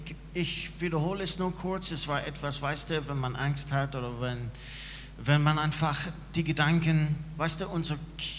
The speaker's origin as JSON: {"language": "German", "country": "Ireland", "second_language": "German", "lives_now": "Germany", "said": "Ich komme ursprünglich aus Irland."}